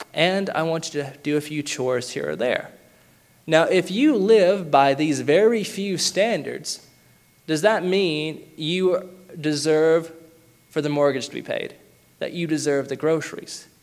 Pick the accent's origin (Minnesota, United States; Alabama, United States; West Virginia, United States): Alabama, United States; Athens; I am from Athens, Alabama. Most of the churches there are, or most of the congregations, I should say, are Church of Christ, or the Baptist Church, or the Presbyterian churches.